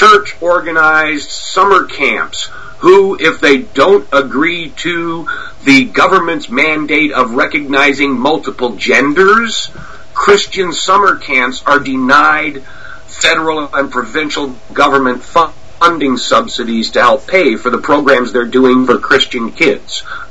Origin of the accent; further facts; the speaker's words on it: Canada; being a Canadian sitting here looking down on the United States